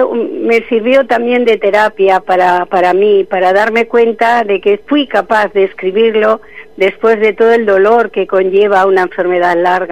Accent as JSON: {"language": "Spanish", "region": "La Rioja", "country": "Spain", "tie": "born there", "lives_now": "Mojácar, Spain", "said": "yo soy adoptada en Mojácar, me siento una mojaquera, aunque soy riojana de nacimiento, y toda mi familia la tengo allí en La Rioja."}